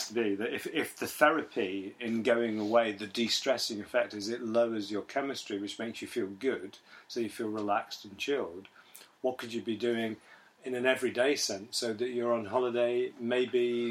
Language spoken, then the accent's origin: English; United Kingdom; one of the things which is really, really embarrassing, I think, about being British is that very few British people speak foreign languages.